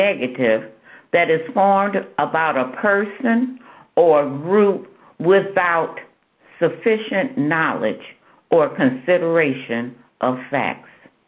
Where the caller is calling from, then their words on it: Bedford Heights, Ohio, United States; It's Friday, and … I'm coming from Bedford Heights, Ohio.